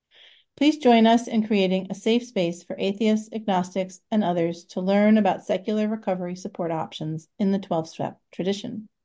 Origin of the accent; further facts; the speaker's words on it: St. Paul, Minnesota, United States; I'm a recovering sneak and binge eater. I'm from St. Paul, Minnesota